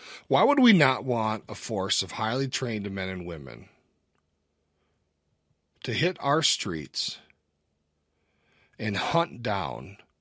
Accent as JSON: {"language": "English", "region": "Minnesota", "country": "United States", "said": "I'm from Minnesota, by the way, if you didn't know."}